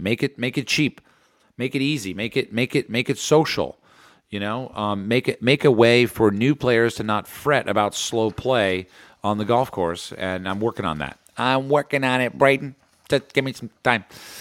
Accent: New Jersey, United States; I like my home state. I like to play in Madison, New Jersey.

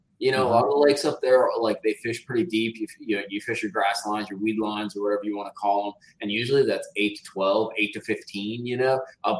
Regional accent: Wisconsin, United States; Southern Wisconsin, just north of Milwaukee.

